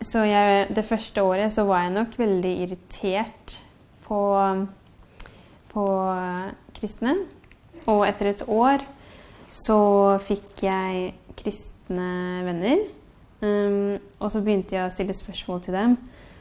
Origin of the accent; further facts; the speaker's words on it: Hønefoss, Buskerud, Norway; moved away as an adult; Jeg kommer da fra Hønefoss og har jeg bodde der til jeg var 19. Jeg vokst opp som på en måte en vanlig nordmann, som vil si ikke noe religion eller noe sånt I huset.